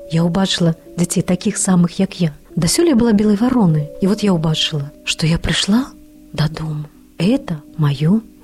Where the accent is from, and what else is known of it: Brest, Brest Region, Belarus; born there